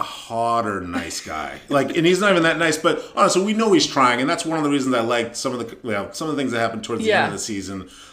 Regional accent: New England, United States; Again, we're from New England, so we never had a chance.

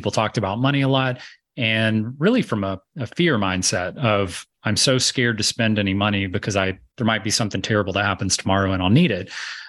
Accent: Georgia, United States; And one of those roles happened to be a job in my hometown in Georgia for a junior Salesforce administrator position.

